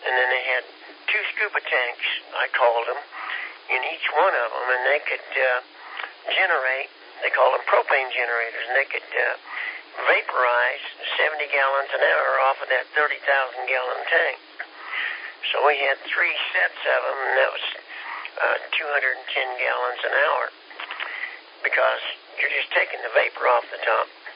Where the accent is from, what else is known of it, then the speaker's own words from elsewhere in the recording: Kansas, United States; moved away; We're from Kansas, you know. But we've been here 15 years.